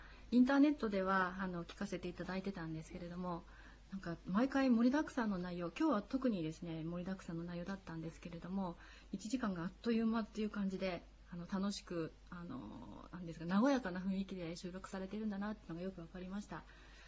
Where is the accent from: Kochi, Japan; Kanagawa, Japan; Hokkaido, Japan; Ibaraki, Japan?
Hokkaido, Japan; Sapporo; はい、札幌から来ました